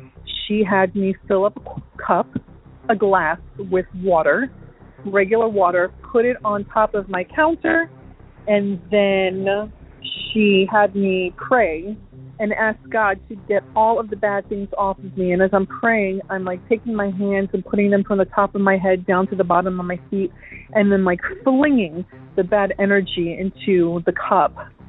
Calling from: Florida, United States; I'm calling from Florida, and I have a story about shadow people.

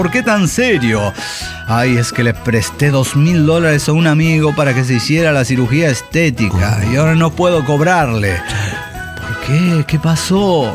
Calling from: San Luis Potosí, Mexico; de San Luis Potosí.

